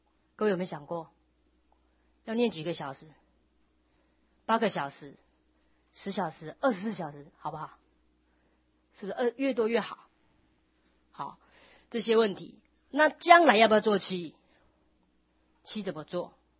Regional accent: China; 尤其我们中国人又是啊这个好真理之邦啊，对于这个葬礼更是啊主张厚葬

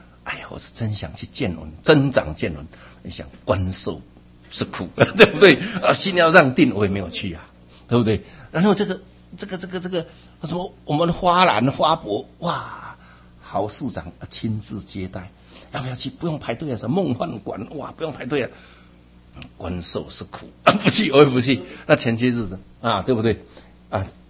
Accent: China; 我们中国人是对老人家是比较客气一点的

